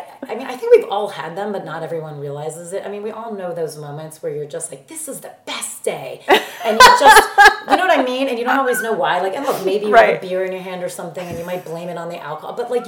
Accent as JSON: {"language": "English", "region": "New Jersey", "country": "United States", "said": "I'm from New Jersey."}